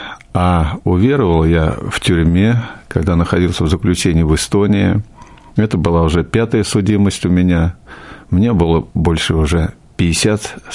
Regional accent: Moscow, Russia; Родился я в Москве в 44-м году.

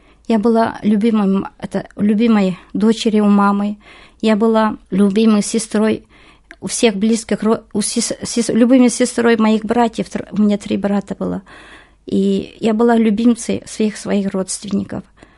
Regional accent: Tselinny, North Kazakhstan Region, Kazakhstan; Мне сейчас 54 года. Я сама родом с Казахстана, Тимирязевский район, Северный Казахстан, центр нашего в области, это Петропавловск. Я сама из самой далекой, это как называется в нашей области, деревня совхоз Целинный.

